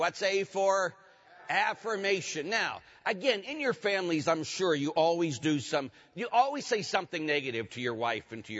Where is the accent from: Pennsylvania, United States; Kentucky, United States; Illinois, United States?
Pennsylvania, United States; Pittsburgh; as I was growing up in Pittsburgh